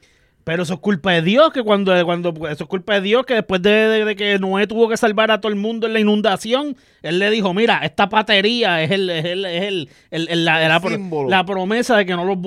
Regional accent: Morovis, Puerto Rico; Y yo vengo de Morovis.

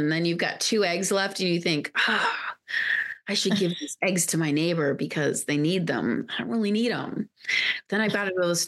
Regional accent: Lahore, Punjab, Pakistan; also born or lived in Guyana; In Guyana in South America and then in Lahore in Pakistan.

